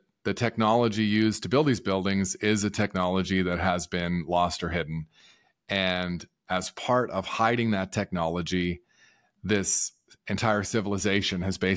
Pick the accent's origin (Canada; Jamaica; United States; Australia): Canada; I'm a Canadian. Canada went really wild with money printing